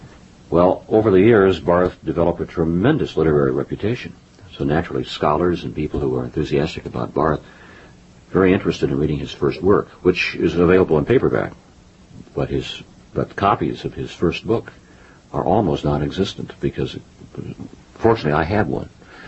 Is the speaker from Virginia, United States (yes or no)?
no; Wichita, Kansas, United States; Well, that one I'm going to have to read, I'm from Wichita.